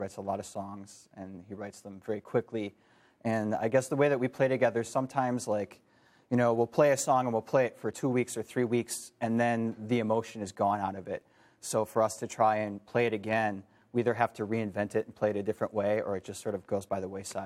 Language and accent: English; Madison, Wisconsin, United States; also born or lived in Caribbean; I grew up in Madison, and, you know, I got my first drum set when I was in seventh grade.